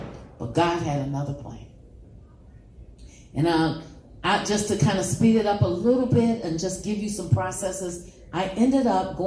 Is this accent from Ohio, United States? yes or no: yes; Hamilton, Ohio, United States; because I was from Hamilton.